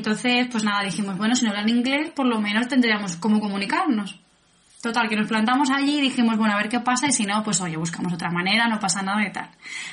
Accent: Spain; somos españoles, viajamos en billete de vuelta.

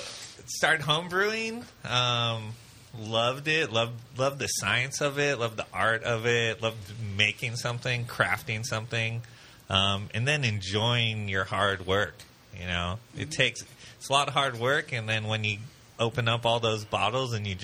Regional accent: Petaluma, California, United States; I'm from Petaluma, yeah.

